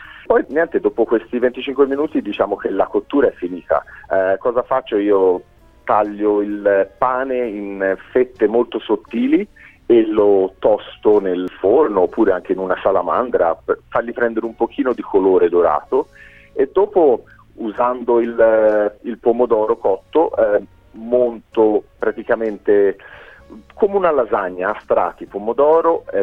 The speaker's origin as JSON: {"language": "Italian", "town": "Florence", "region": "Tuscany", "country": "Italy", "said": "E poi chiaramente perché è una ricetta toscana, quindi io sono di Firenze."}